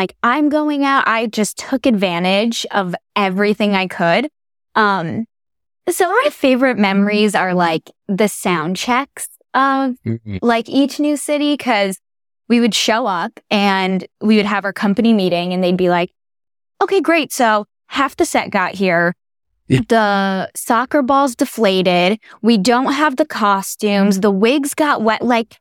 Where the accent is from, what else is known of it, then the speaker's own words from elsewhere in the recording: New Haven, Connecticut, United States; I grew up in New Haven, Connecticut.